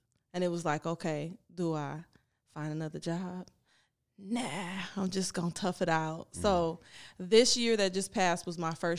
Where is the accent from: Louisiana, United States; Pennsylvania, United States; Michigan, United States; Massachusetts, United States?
Michigan, United States; Inkster; but I'm from Inkster